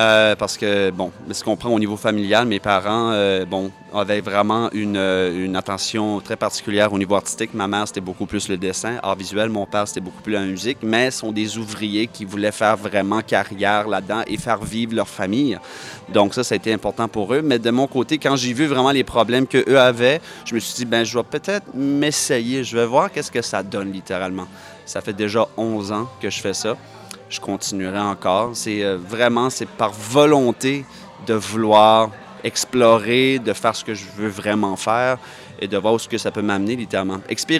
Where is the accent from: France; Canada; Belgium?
Canada; New Brunswick; Moi, je viens du nord du Nouveau-Brunswick, donc dans mon accent qui est un peu plus normatif, si je peux dire, mais il y a quand même un joual.